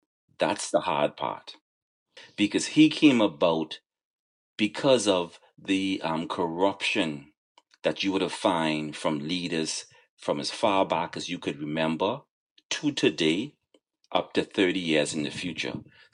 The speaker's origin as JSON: {"language": "English", "country": "Bahamas", "tie": "born there", "said": "My parents came from Haiti. I was born in the Bahamas."}